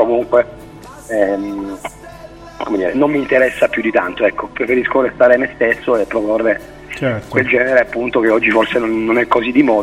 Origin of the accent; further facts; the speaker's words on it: Abruzzo, Italy; Io sono abruzzese, conosco tante di queste realtà a livello familiare